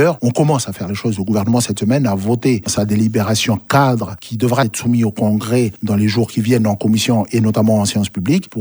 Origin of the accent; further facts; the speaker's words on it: France; Mais on est français.